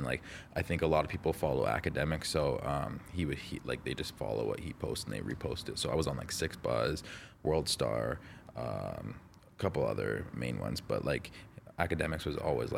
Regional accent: Toronto, Ontario, Canada; I'm actually from Toronto too.

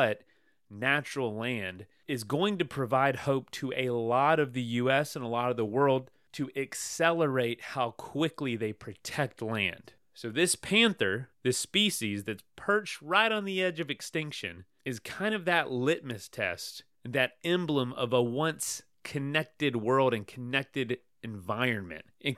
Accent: Florida, United States; I'm from Florida. A lot of y'all know

